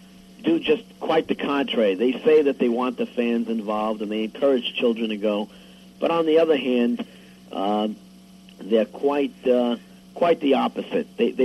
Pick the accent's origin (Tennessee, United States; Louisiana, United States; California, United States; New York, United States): Tennessee, United States; Nashville; I come from Nashville.